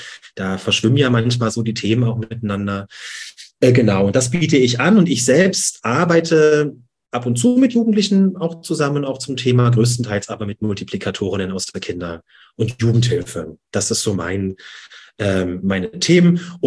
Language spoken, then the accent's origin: German; Saxony, Germany; accent: Saxon; Also ich hier in Dresden, ja. Ich versuche, das Sächsische etwas hinauszutun aus meinem Dialekt und Hochdeutsch zu reden.